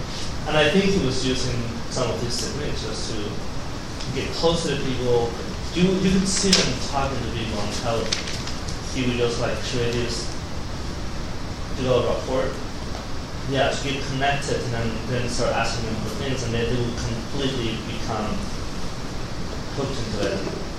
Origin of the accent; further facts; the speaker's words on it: Mexico; Right next door in my hometown in Mexico